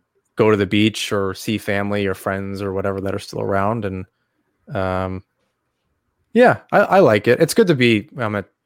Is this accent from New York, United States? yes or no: yes; New York, United States; Well, I'm from Long Island originally. So I grew up there. I went to Sachem High School.